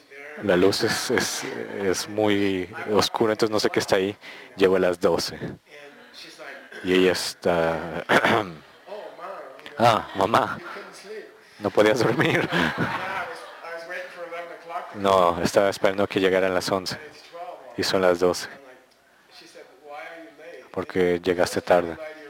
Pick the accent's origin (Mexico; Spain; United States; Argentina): United States; Cuando crecí en Estados Unidos, la mayoría de los periódicos eran neutrales